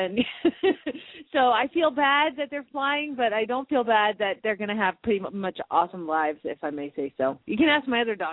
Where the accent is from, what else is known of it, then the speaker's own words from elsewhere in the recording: Phoenix, Arizona, United States; from Phoenix, Arizona